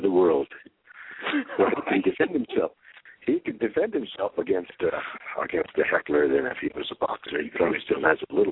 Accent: Wyoming, United States; But yeah, I grew up building, I grew up in Wyoming.

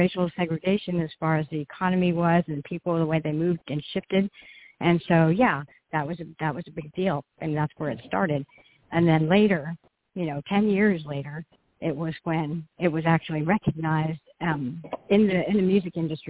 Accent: California, United States; born there; I live in California, 909 area, the Inland Empire, i.e.

